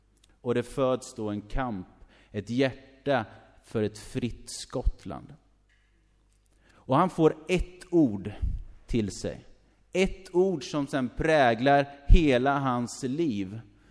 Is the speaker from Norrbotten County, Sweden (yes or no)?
no; Norrköping, Östergötland, Sweden; det är ju där jag kommer ifrån, Norrköping.